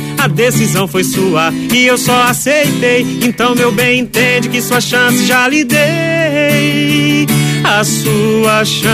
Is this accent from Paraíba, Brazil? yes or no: no; Envira, Amazonas, Brazil; also born or lived in Eirunepé; esse amazonense interiorano, na verdade, né? Lá de Envira. Eu nasci em Irunepé. Fui registrado na cidade de Irunepé também, interior do estado do Amazonas. Mas aí minha mãe, como era realmente de Envira, voltou, né, com a gente para lá